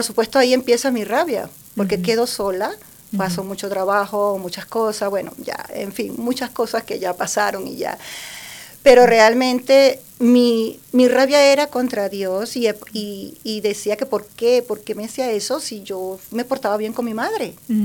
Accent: Venezuela; Bien, soy de Venezuela.

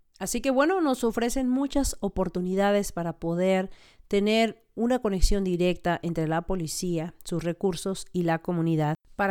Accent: Zacatecas, Mexico; mí porque yo soy de Zacatecas

